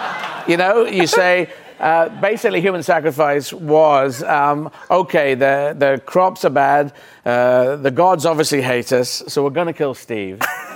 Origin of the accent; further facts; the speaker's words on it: England, United Kingdom; We're British, English, we came.